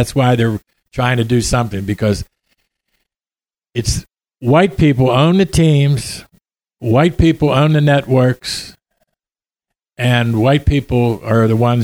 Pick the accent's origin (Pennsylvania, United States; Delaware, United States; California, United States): Pennsylvania, United States; Pittsburgh; I'm from Pittsburgh. I'm a writer.